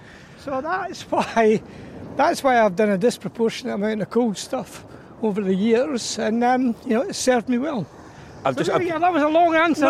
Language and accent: English; Dunfermline, Scotland, United Kingdom; I come from Dunfermline in Fife. That's where I was born and bred, and I lived there till I went to university. Went to university in Stirling